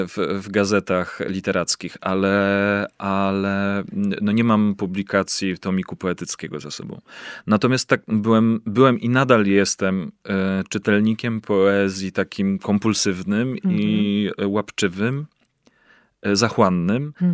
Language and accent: Polish; Kielce, Świętokrzyskie Voivodeship, Poland; Tak, urodziłem się w Kielcach i wychowywałem się w Kielcach